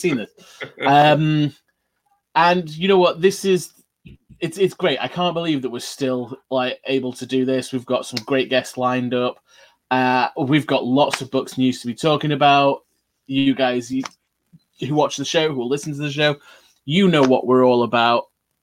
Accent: United Kingdom; now in Canada; Technically speaking, I'm still British, so I'm technically speaking, I am still Brit Book.

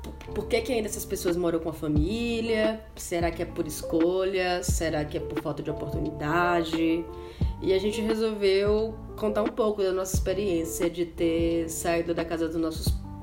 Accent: Salvador, Bahia, Brazil; now in São Paulo, Brazil; Desde sempre eu me vi na minha cidade natal, que é Salvador.

